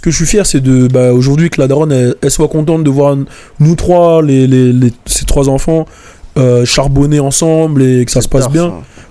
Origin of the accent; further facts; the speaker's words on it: Guadeloupe; also born or lived in Martinique; moi je suis antillais, dernièrement j'ai fait un test. Je suis Guadeloupe-Martinique, j'ai fait un test, j'ai vu d'où je venais d'Afrique, etc.